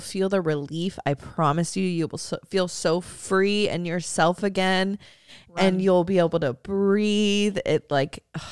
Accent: United States; now in Cambridge, United Kingdom; For context, I'm an American who lives in Cambridge, England, and they are both born and raised British folks.

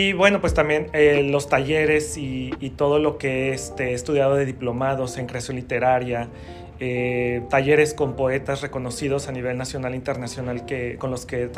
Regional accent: Guadalajara, Jalisco, Mexico; yo nací en la ciudad de Guadalajara, Jalisco, en México. Soy tapatío, 100%. Entonces, casi toda mi vida, prácticamente toda mi vida he residido en Guadalajara y todos mis estudios han sido también en la ciudad.

